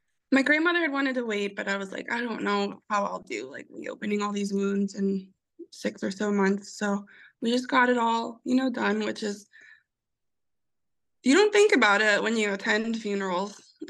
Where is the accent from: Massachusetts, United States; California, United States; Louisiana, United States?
Louisiana, United States; but I am from South Louisiana, where we glaze over a lot of things.